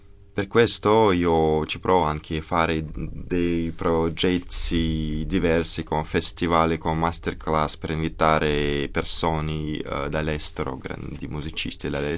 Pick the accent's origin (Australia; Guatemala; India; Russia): Russia; Italian is a second language; io ho finito il conservatorio di Mosca proprio 2 anni fa, così diciamo che sono cresciuto nella Russia e imparato tante cose.